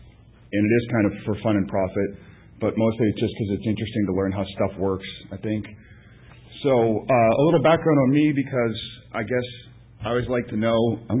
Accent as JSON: {"language": "English", "region": "Washington", "country": "United States", "said": "But it doesn't count because I'm from Washington State, so it's like 8 o'clock."}